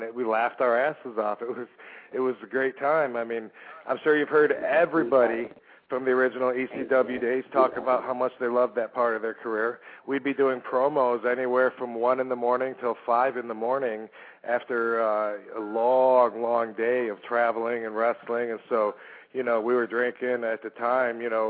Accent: Georgia, United States; I came up there from Georgia where you just show your dimples and clap your hands and get the crowd behind you.

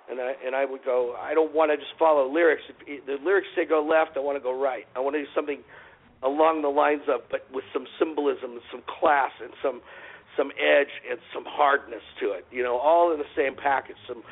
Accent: Las Vegas, Nevada, United States; You know, I was raised in Las Vegas. I did go to a mostly African-American school

